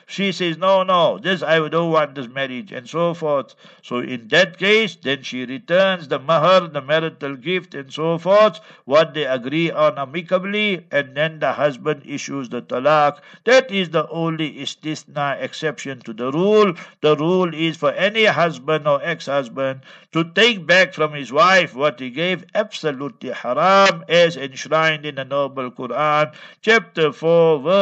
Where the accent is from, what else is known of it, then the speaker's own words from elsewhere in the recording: Gauteng, South Africa; I am from Transvaal, old Transvaal, Gauteng, and she is from KwaZulu-Natal.